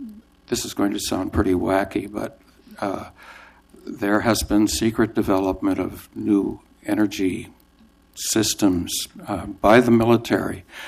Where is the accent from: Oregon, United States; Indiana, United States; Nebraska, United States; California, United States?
Oregon, United States; Portland; I'm from North Portland